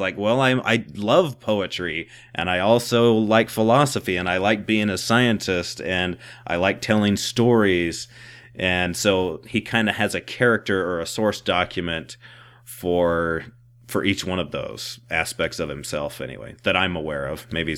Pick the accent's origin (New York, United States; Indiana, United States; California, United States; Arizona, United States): New York, United States; Syracuse; it reminded me of growing up in Syracuse